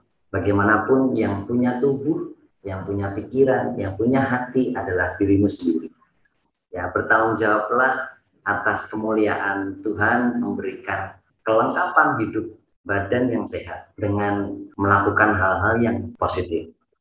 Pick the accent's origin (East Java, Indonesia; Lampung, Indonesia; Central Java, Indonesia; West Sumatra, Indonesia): Central Java, Indonesia; Surakarta; accent: Javanese; Padahal saya anak Solo, anak Jawa.